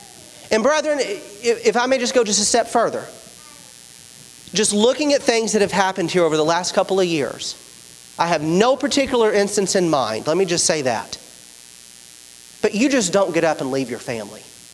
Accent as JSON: {"language": "English", "town": "Bowling Green", "region": "Kentucky", "country": "United States", "tie": "born or raised there", "said": "I grew up in Bowling Green."}